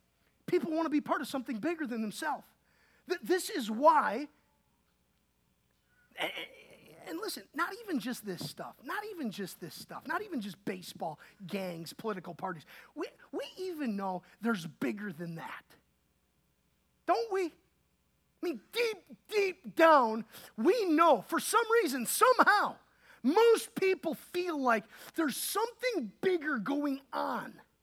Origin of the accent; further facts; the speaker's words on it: Wisconsin, United States; I'm from Wisconsin. My wife's from Oregon.